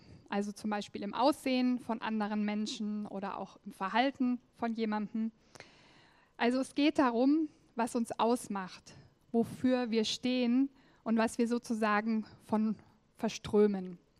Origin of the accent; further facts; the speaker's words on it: Munich, Bavaria, Germany; also born or lived in Düsseldorf; now in Stuttgart, Germany; Also ich lebe seit gut 10 Jahren in Stuttgart. Davor habe ich längere Zeit in Düsseldorf gelebt. Aber eigentlich komme ich aus München, bin da geboren und aufgewachsen.